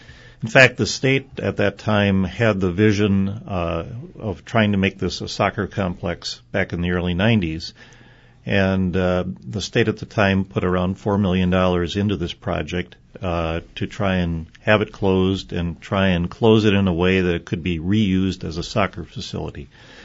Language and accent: English; Shawano, Wisconsin, United States; I am. Born and raised in Shawano, and I remember driving past the cemetery many times on Grand Avenue